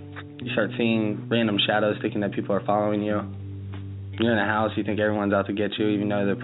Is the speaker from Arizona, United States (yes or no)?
yes; Tucson, Arizona, United States; I'm 22 years old. I'm from Tucson, Arizona.